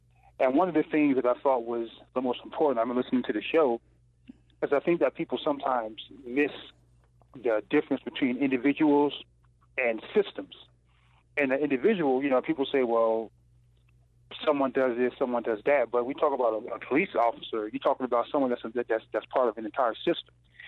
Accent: North Carolina, United States; The one thing I noticed is that I'm from North Carolina

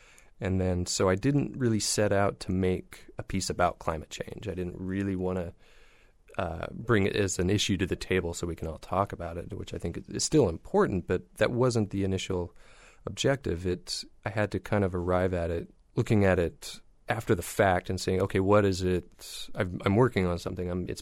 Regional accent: Salt Lake City, Utah, United States; It draws a lot from the natural environment, which is, I come from Salt Lake City, Utah, where we have an abundance of spectacular landscape and whatnot. So I kind of come from that locale where it has greatly informed me and my practice and whatnot.

